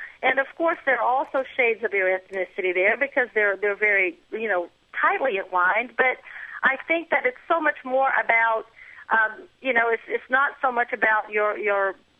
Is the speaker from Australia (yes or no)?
no; Brazil; moved away as an adult; now in United States; ever since I moved to the United States about 21 years ago. I'm from Brazil originally, and I really never gave it so much thought. I was a Brazilian. I was a white girl from Brazil.